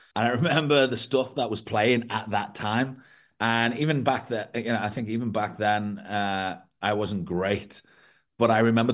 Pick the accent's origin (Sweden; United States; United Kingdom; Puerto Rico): United Kingdom; England; Growing up in England and trying to, you know, put stuff out in England, it was really hard. And every time I came on holiday, because I've got family here, every time I came on holiday to South Africa, I always got work.